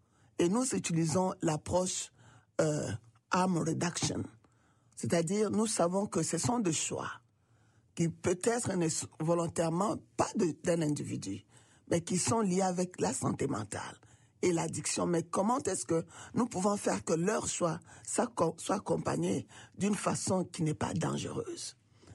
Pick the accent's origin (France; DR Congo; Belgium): DR Congo; je suis de la RDC. Je parle le swahili, je parle le lingala, je parle aussi le portugais.